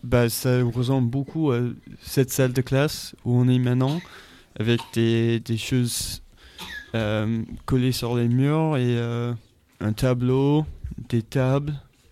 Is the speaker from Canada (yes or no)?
no; Philadelphia, Pennsylvania, United States; French is a second language; je suis fier de Philadelphie, du coup je vais dire Philadelphie.